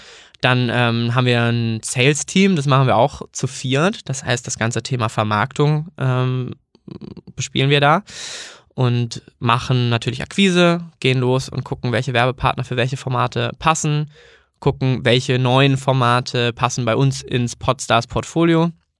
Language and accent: German; Schleswig-Holstein, Germany; moved away as an adult; Nee, ich komme eigentlich aus der Nähe von Kiel und bin dann nach dem Abi nach Bremen gegangen